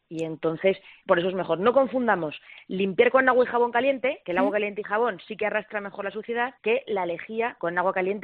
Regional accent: Castilla-La Mancha, Spain; yo pensaba en mis paisanos manchegos, yo pensaba en los de mi pueblo, ¿no? La gente de mi pueblo, que igual no usa Instagram

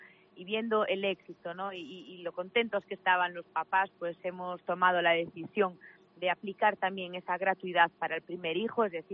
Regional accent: Galicia, Spain; como gallega nos podemos sentir muy orgullosos.

